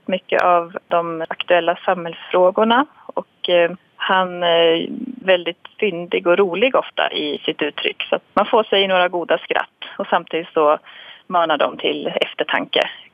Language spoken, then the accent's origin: Swedish; Sandviken, Gävleborg County, Sweden; Jag kommer från Sandviken